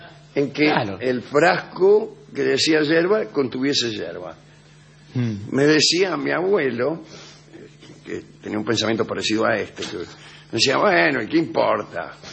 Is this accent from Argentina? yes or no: yes; Argentina; Pero como argentino...